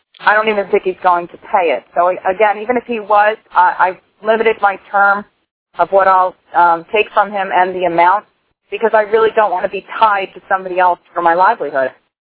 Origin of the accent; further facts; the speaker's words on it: New Jersey, United States; I'm from New Jersey.